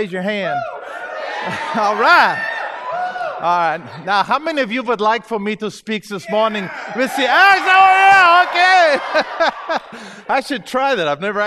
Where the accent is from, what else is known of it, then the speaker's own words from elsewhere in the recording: Huntsville, Alabama, United States; When I was a little boy growing up in Huntsville in the 1950s